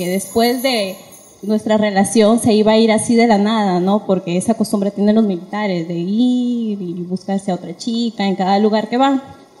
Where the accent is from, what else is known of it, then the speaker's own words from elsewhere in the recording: Sullana, Piura, Peru; Vengo de Sullana.